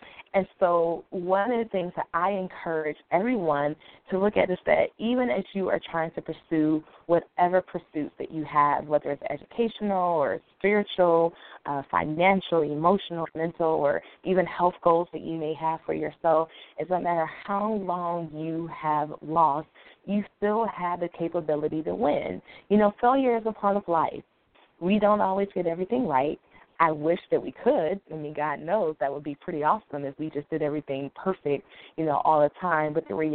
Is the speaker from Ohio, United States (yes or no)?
yes; Cleveland, Ohio, United States; I spent a large portion of my childhood growing up in Cleveland, Ohio